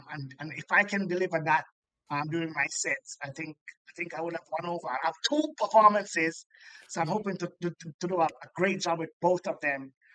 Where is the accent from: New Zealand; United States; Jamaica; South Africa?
Jamaica; It's an amazing experience as a Jamaican to be a tourist in Jamaica.